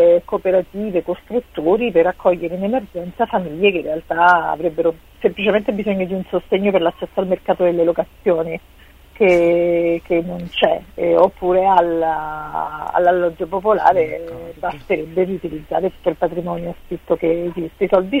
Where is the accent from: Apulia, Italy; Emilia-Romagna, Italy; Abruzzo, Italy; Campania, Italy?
Campania, Italy; Naples; now in Rome, Italy; io sono di Napoli, ma vivo a Roma da oltre 17 anni